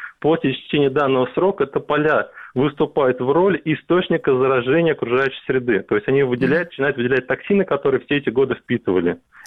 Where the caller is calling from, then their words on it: Sevastopol, Ukraine; я из Севастополя, ваш постоянный слушатель.